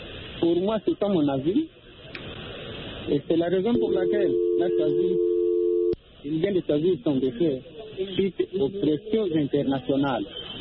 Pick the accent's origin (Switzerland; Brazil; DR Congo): DR Congo; Eastern DRC; Nous sommes de l'Est.